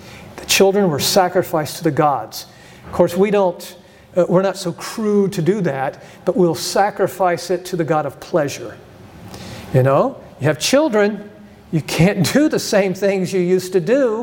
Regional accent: United States; And I look at my grandchildren and I'm like, look, I grew up in America. It wasn't perfect, not even close.

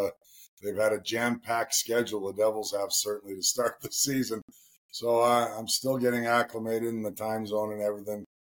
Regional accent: Edmonton, Alberta, Canada; I grew up in Edmonton, and the draft was in Montreal, 2-hour time difference.

